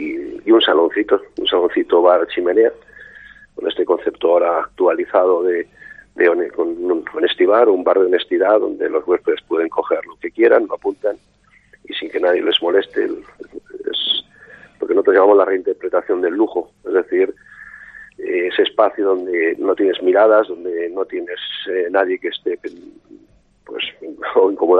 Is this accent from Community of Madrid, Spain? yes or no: yes; Madrid, Community of Madrid, Spain; also born or lived in Huesca; yo nací en Huesca, vivo en Madrid desde los 4 años